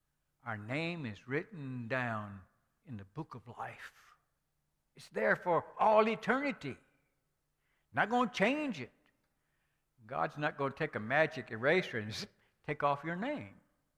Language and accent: English; Mississippi, United States; We have a citizenship down here. Mississippians. Hey, that's something to be proud of. We're from Mississippi. We're Americans.